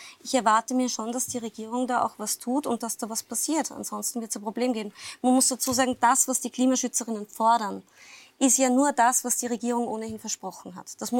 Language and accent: German; Austria; Wo produzieren wir unsere Waren? Bei uns in Österreich oder irgendwo in China?